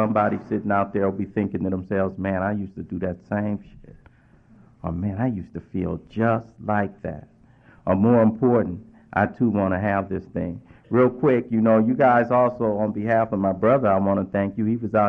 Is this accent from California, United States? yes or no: yes; Los Angeles, California, United States; I grew up in a real large family. I come from South Central Los Angeles, heart of Watts, and I grew up 6 boys in my family